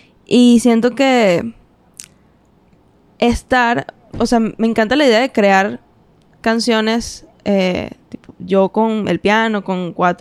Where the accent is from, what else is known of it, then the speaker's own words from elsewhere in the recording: Cagua, Aragua, Venezuela; moved away as an adult; now in Caracas, Venezuela; cuando yo me mudé a Caracas, porque soy de Aragua, de Cagua